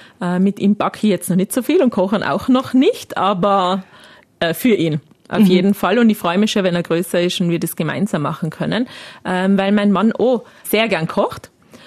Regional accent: Landeck, Tyrol, Austria; also born or lived in Innsbruck; ich komme aus Tirol, wohne in Vorarlberg seit 2009.

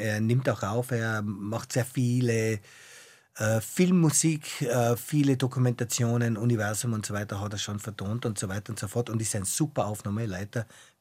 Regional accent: Strass im Zillertal, Tyrol, Austria; Ich bin aus Straß. Eingang des Zillertals.

